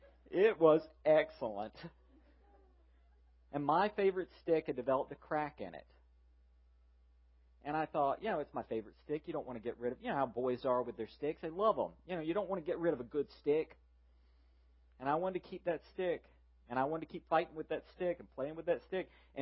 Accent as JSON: {"language": "English", "region": "the South", "country": "United States", "tie": "born or raised there", "said": "we grew up in the South. We had ugly trees."}